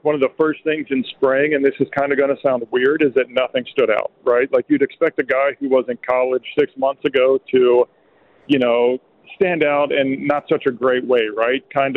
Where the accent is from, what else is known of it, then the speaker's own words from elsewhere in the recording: Pennsylvania, United States; now in Arlington, United States; Growing up in Pennsylvania is a little more country. You know, I'm not a big city boy.